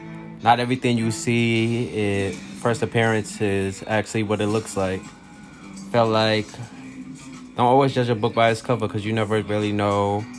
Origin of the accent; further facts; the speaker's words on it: Ghana; now in Bronx, United States; from the Bronx, from Ghana.